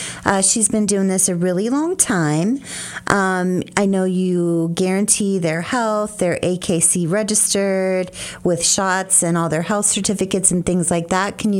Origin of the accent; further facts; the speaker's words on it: Ohio, United States; So I grew up in Ohio, so it was very different than Florida, and we had a lot of land behind us.